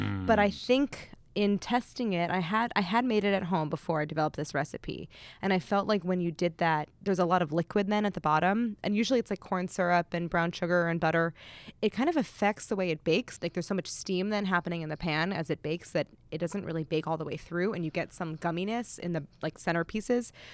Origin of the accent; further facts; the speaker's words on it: St. Louis, Missouri, United States; We had a thing in elementary school called Prairie Day because I grew up in St. Louis